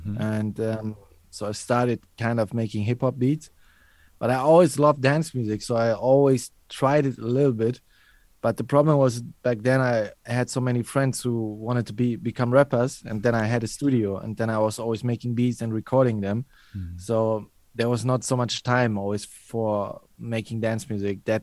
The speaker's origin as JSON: {"language": "English", "country": "Germany", "tie": "born or raised there", "said": "So I grew up in Germany, and I'm coming from a not very musical family, actually."}